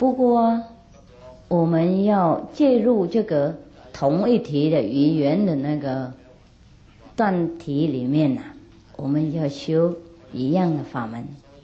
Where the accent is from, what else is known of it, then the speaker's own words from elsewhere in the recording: China; 那我们中国人5000年的文化不晓得混到哪里去了。